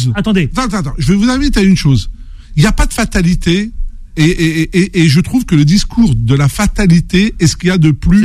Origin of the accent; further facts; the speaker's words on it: France; born there; Moi, mes parents sont venus d'Algérie. Mais pour mes enfants, je ne suis pas venu d'Algérie, moi je suis né en France.